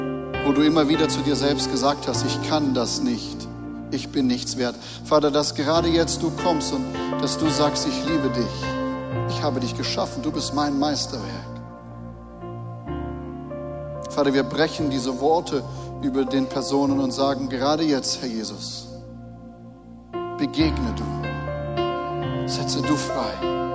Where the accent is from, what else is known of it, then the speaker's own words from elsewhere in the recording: Germany; Ja, ich bin doch Deutscher